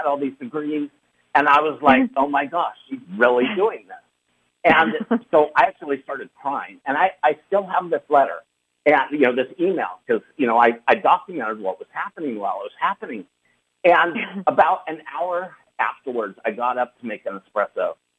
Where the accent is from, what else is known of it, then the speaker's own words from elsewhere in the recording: Utah, United States; also born or lived in Big Bear Lake; and I used to have a house at 9,500 feet in Big Bear Lake, and I'm from Utah.